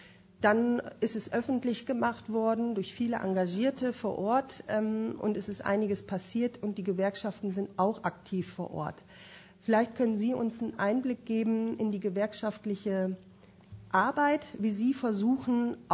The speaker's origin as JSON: {"language": "German", "region": "Lower Saxony", "country": "Germany", "said": "Wie gesagt, ich komme aus Niedersachsen."}